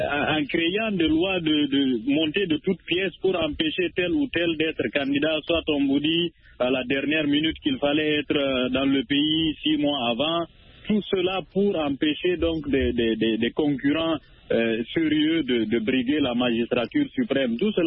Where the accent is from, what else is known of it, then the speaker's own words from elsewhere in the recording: Conakry, Guinea; je suis guinéen de Conakry